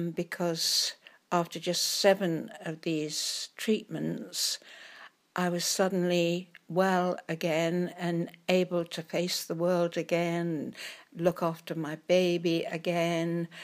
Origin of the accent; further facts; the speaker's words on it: King's Lynn, East of England, United Kingdom; born there; moved away as an adult; now in London, United Kingdom; Myself, I was born in Norfolk, King's Lynn. I came to London when I was 19